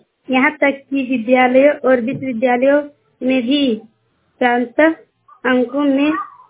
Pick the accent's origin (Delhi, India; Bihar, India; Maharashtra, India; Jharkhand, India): Jharkhand, India; Saldaha; हम सलदहा के रहने वाले हैं, पोस्ट सलदहा, ग्राम धावासीता और थाना राजगंज, जिला धनबाद।